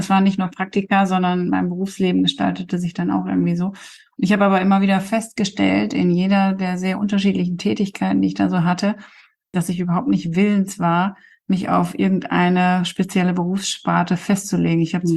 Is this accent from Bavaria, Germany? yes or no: no; Coesfeld, North Rhine-Westphalia, Germany; born there; Ich bin gebürtige Coesfelderin und mein Mann kommt aus Rheine. Also wir sind beide quasi Münsterlandkinder.